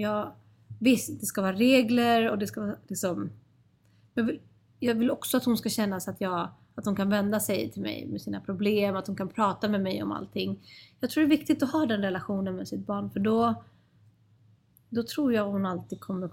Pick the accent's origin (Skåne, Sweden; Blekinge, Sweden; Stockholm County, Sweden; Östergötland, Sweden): Stockholm County, Sweden; Stockholm; Jag växte upp vid Stureplansklubbarna och där togs det mycket.